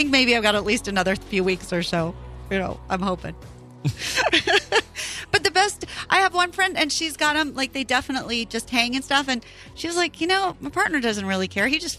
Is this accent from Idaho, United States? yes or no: no; Houston, Texas, United States; I grew up in Houston. I love barbecue.